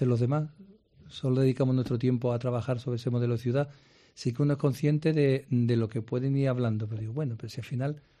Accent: Cádiz, Andalusia, Spain; moved away; Y como buen gaditano que soy, marino mercante, soy muy

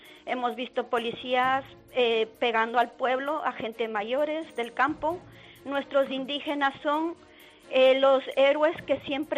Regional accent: Ecuador; a mí me duele mucho por esa parte, siendo ecuatoriana

